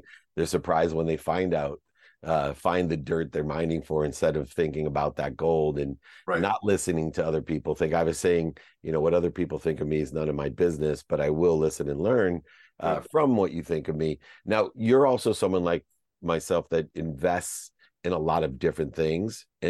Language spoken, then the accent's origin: English; Akron, Ohio, United States; I'm from Akron, Ohio, born in the same hospital as LeBron and Steph Curry.